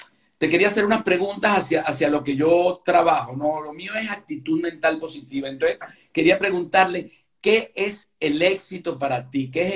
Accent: Galicia, Spain; Y que somos españoles. Yo galleguito y tú de aquí de Asturias, pues.

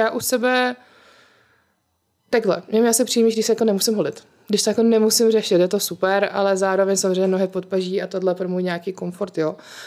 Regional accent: Ostrava, Moravian-Silesian Region, Czechia; now in Prague, Czechia; to už asi zaznělo. Je mi 32, jsem původně z Ostravy, ale tady v Praze žiju už strašně dlouho.

